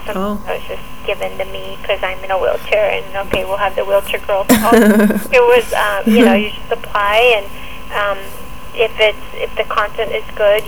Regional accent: Mexico; because I grew up in Mexico, I was born and raised there.

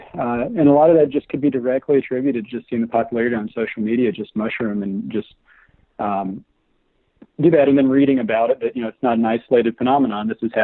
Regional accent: Louisville, Kentucky, United States; now in Hamilton, United States; I grew up in Louisville, Kentucky, but currently live in Hamilton, Montana.

